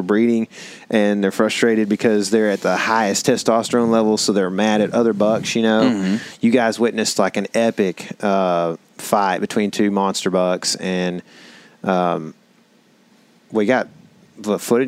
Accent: Texas, United States; you know, we're from Texas, so the Midwest is far

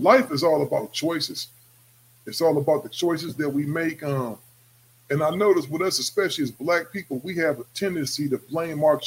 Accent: Ohio, United States; When I first came out here from Ohio, you know, I came out here from Ohio.

